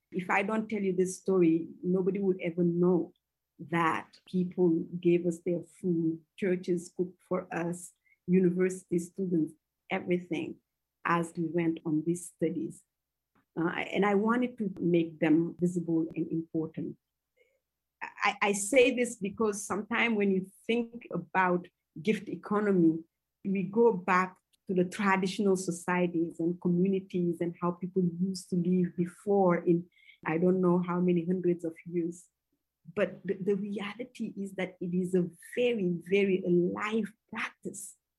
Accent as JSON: {"language": "English", "country": "Mali", "said": "We came from Mali, and it was 22 of us on a study tour on African identity"}